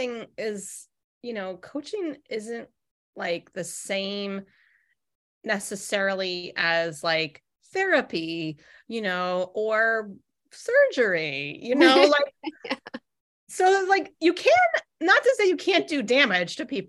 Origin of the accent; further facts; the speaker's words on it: California, United States; So when I grew up in Northern California, from the age of 2 to 12. So my formative years, I suppose, were, you know, in California.